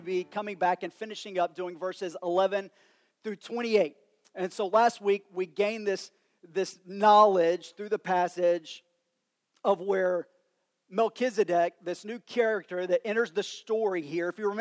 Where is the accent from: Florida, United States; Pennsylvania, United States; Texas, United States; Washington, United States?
Texas, United States; accent: West Texas; that's my West Texas accent there coming out